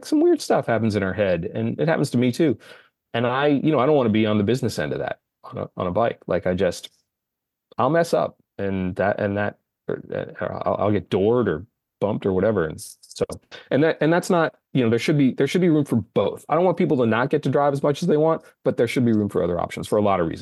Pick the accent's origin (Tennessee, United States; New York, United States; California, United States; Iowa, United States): California, United States; Los Angeles; I grew up in Los Angeles. I've been driving since I was 15, if not a little younger.